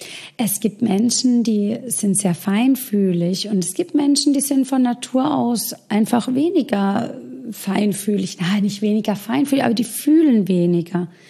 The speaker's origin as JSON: {"language": "German", "town": "Karlsruhe", "region": "Baden-Württemberg", "country": "Germany", "tie": "born or raised there", "said": "Vor Ort findest du mich hier in meiner Heimat im wunderschönen Karlsruhe"}